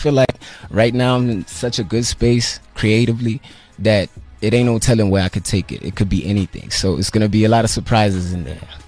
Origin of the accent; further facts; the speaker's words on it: Butterworth, Eastern Cape, South Africa; But I hail from Eastern Cape, Butterworth.